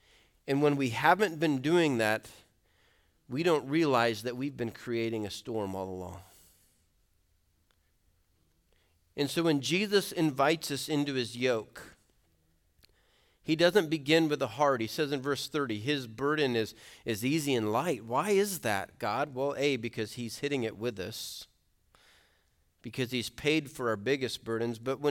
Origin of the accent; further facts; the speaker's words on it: Colorado Springs, Colorado, United States; If I were to go back to my boyhood, you have to forgive me. I grew up in Colorado Springs.